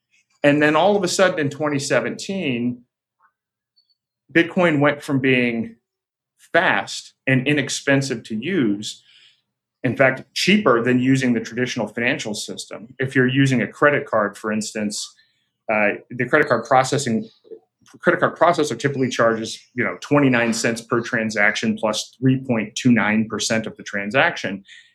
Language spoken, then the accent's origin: English; New Hampshire, United States; speaking at a conference in my home state of New Hampshire